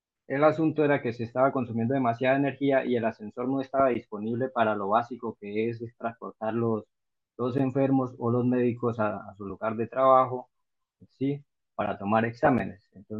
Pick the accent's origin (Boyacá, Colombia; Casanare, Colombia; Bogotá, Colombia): Casanare, Colombia; Yopal; pues como soy de Yopal, entonces nos reuníamos en el centro